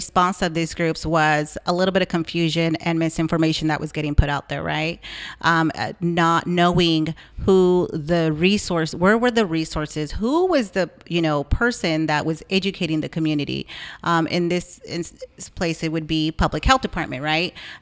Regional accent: California, United States; I was born and raised in Tehama County.

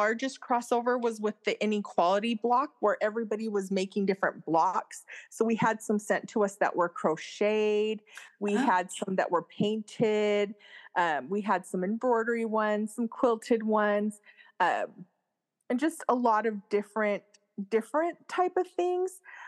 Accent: Utah, United States; I grew up in Utah, which is an extremely conservative, not diverse area at all.

